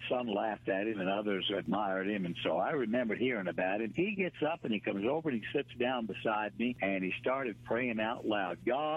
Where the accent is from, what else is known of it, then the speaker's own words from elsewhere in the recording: Canada; being a Canadian